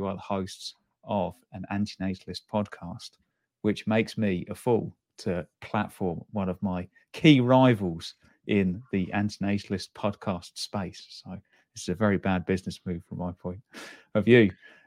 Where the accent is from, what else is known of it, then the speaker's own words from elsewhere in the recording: United Kingdom; as a Brit from a country which is famous for complaining about everything and enjoying complaining about everything, you would have thought that maybe some pessimistic philosophy might have come out of Britain.